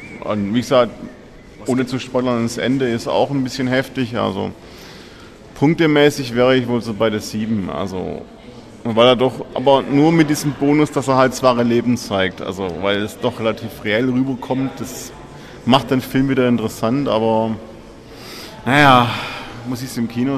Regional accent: West Germany, Germany; Und ich habe mich als Westdeutscher so ein bisschen in Schwarzwald versetzt gefühlt.

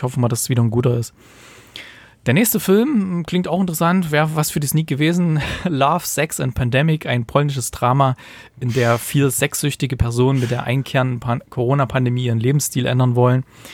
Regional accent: Gera, Thuringia, Germany; ich bin ja, dadurch, dass ich in Gera aufgewachsen bin in Thüringen, bin ich immer noch so ein paar Facebook-Gruppen.

